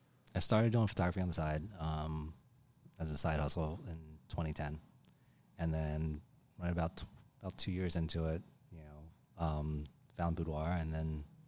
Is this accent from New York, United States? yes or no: yes; New York, United States; born there; No, I was born in New York.